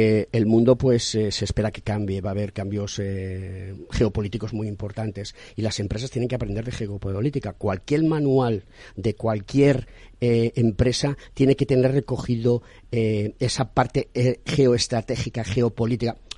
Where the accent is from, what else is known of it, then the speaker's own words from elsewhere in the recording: Spain; No sé si somos la cuarta o quinta economía de la Unión Europea, no tengo el dato exacto, pero por ahí rondaremos.